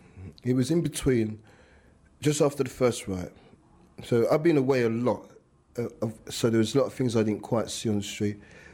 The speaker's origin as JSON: {"language": "English", "town": "Brixton", "region": "London", "country": "United Kingdom", "tie": "born there", "said": "I was born in Brixton, Lambeth Hospital. I was born in Brixton. My mum and my family all lived around Acre Lane, Trent Road, around that side of Brixton, then the windmill, Brixton Hill. I was in London until I was about six."}